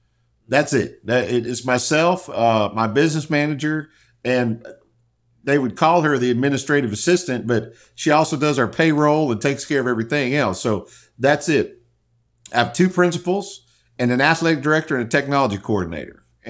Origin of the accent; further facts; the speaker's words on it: Wyoming, United States; I come from Wyoming, which is basically a rural state. We only have 500,000 people in the entire state.